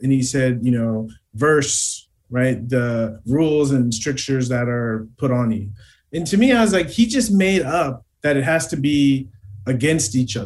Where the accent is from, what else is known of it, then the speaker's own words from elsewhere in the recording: United States; I grew up in America as an African-American male.